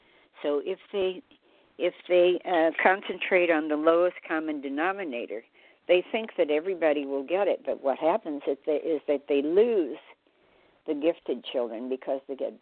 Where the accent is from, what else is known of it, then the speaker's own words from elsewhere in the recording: the South, United States; born there; I was born in the Bible Belt.